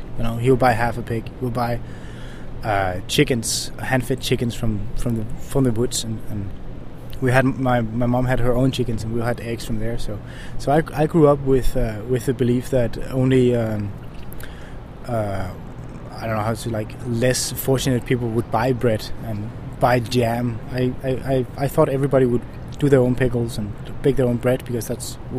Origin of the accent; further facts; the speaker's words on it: Langeland, Southern Denmark, Denmark; English is a second language; also born or lived in Aarhus; We moved to a small island called Langeland, outside of the island Fyn. A lot of my childhood was moving around until I was 3 years old. We moved to a town on the west coast of Zealand called Kalundborg